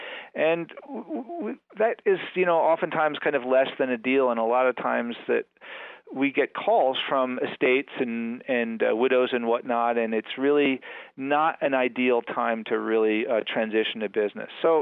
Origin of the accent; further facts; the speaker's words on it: Connecticut, United States; also born or lived in New York City; my wife and I, we grew up here in Western Connecticut. We left 35 years ago, and I lived in New York City and around the world